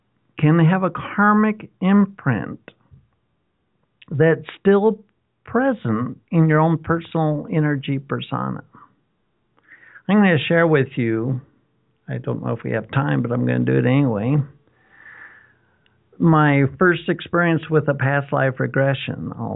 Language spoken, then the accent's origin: English; Utah, United States; I was raised in Utah in a Mormon household